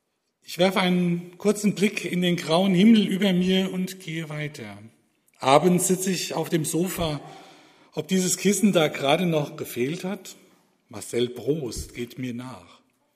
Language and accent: German; Sonsbach, North Rhine-Westphalia, Germany; Gebürtig komme ich aus Sonsbach